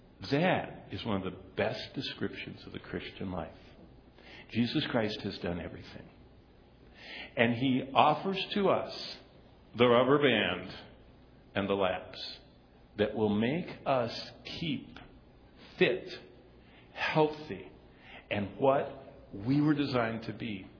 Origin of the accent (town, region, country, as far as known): Lansing, Michigan, United States; born or raised there